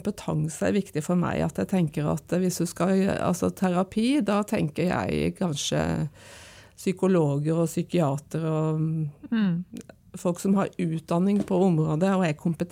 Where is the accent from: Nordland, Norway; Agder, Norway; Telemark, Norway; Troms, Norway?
Agder, Norway; Arendal; moved away as an adult; now in Oslo, Norway; Ja, jeg er fra Arendal, for å si det. Det er jeg, der vokste jeg opp. Flyttet til Oslo for å ta sykepleierutdanning, og så ble jeg der.